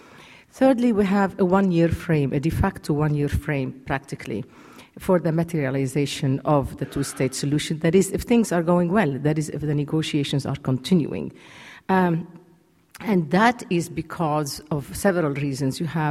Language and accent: English; Lebanon; English is a second language; now in United States; I do come from Lebanon, but I'm an American citizen